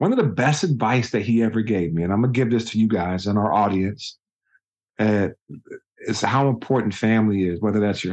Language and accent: English; Juneau, Alaska, United States; I think about a 12-year-old kid growing up in Juneau, Alaska, that's telling his parents, his siblings, his big sis, his younger brothers, younger sisters, anybody that'll listen to him that, you know, when I get older, I'm going to go to the NBA, coming from Alaska.